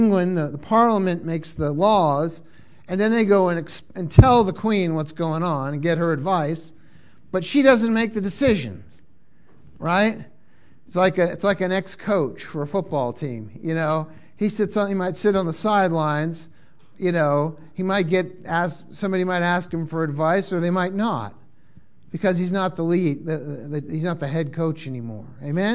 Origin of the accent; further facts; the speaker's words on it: Massachusetts, United States; I mean, I'm coming from Massachusetts myself.